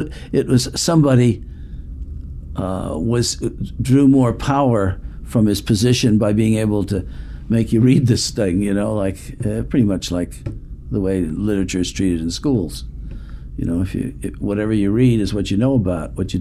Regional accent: Chicago, Illinois, United States; And since I grew up in Chicago

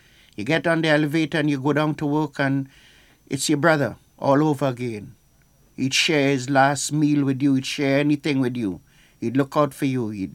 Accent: St. Vincent & Grenadines; I am from St. Vincent, West Indies, and I've been a sandhog for 23 years.

